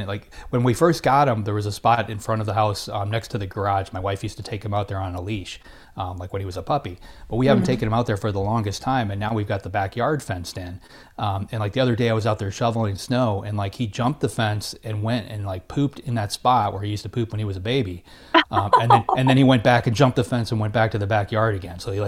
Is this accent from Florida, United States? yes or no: yes; Florida, United States; And I don't know if I'm supposed to do anything about it because I'm from Florida. You know, I'm not used to dealing with this stuff.